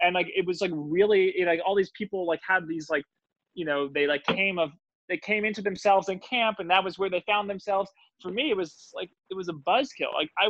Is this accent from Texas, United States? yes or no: no; New Jersey, United States; there was a lot of kids all from Long Island. I'm from New Jersey. A lot of kids from Brooklyn.